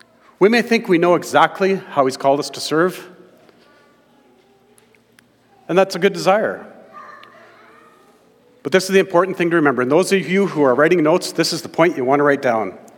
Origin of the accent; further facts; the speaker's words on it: Brooks, Alberta, Canada; We're from Brooks originally. We're missionaries to Muslims.